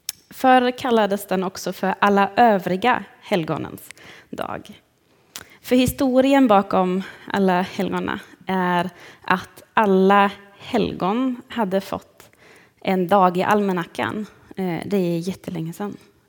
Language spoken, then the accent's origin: Swedish; Germany; Jag är ju uppvuxen i Tyskland och i en katolsk by i Tyskland.